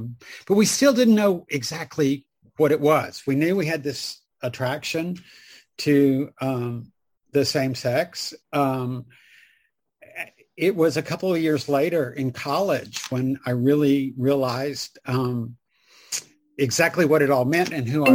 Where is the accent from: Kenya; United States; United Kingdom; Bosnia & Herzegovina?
United States; the South; So I grew up in the South in the 60s and came of age in the late 60s, early 70s.